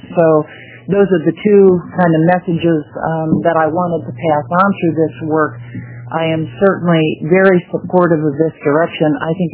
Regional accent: Eugene, Oregon, United States; from Eugene.

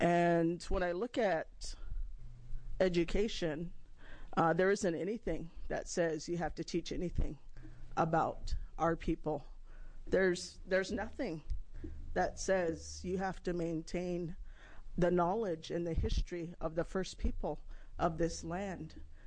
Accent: Warm Springs, Oregon, United States; and I come from the Confederated Tribes of Warm Springs.

